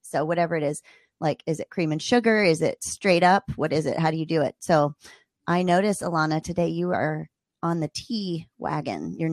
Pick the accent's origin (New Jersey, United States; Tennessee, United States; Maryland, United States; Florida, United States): Maryland, United States; Ooh, I'm from Maryland.